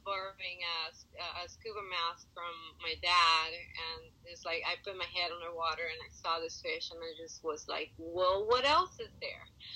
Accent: Mexico; English is a second language; now in San Diego, United States; I am from Mexico. Okay. Now I live in San Diego.

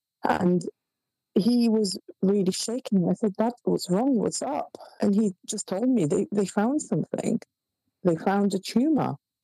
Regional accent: Italy; And I was going to Italy because we were married in Italy, in my hometown.

